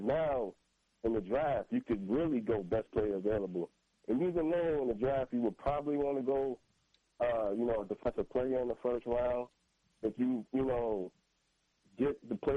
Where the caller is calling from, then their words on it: Bronx, New York, United States; The Boogie.